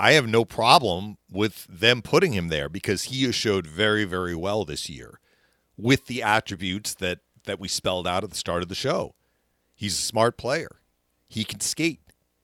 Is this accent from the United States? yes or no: yes; Boston, Massachusetts, United States; I grew up in Boston. Like you could bring a radio to the Boston Garden and listen to the Bruins or the Celtics.